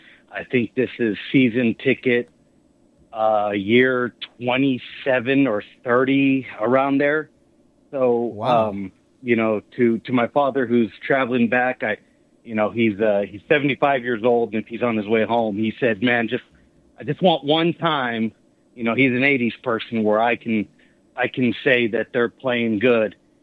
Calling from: Houston, Texas, United States; I'm going to start this way because I'm calling from Houston.

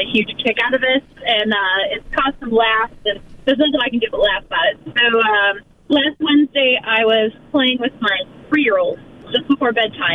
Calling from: Haverhill, Massachusetts, United States; from Haverhill, and I cannot beat Kennedy.

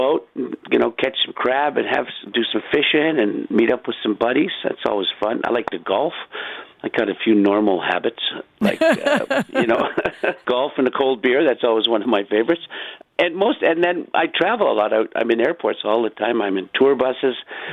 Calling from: Crescent Beach, British Columbia, Canada; I'm calling from Crescent Beach, British Columbia.

